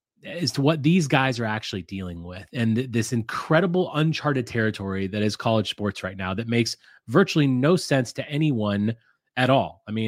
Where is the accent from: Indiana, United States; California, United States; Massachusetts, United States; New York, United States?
Indiana, United States; I grew up in Indiana, as you all know, or maybe you don't know, but that's fine.